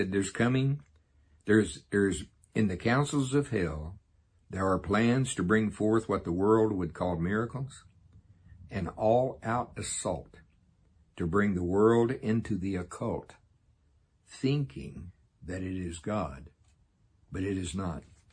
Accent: South Africa; a different one than I grew up in South Africa for 40 years

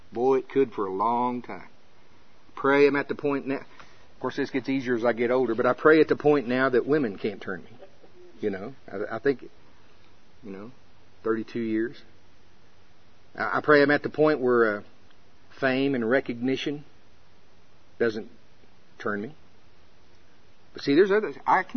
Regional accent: Shawnee, United States; Hey, I'm from Shawnee.

